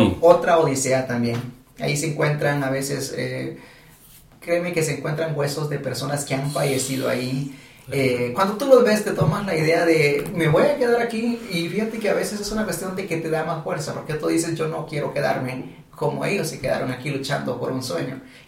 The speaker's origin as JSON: {"language": "Spanish", "country": "Guatemala", "moved": "yes", "lives_now": "United States", "said": "Yo salí de Guatemala el 14 de mayo el 14 de mayo del 99 uh-huh. y llegué a Estados Unidos el 14 de junio de ese mismo año."}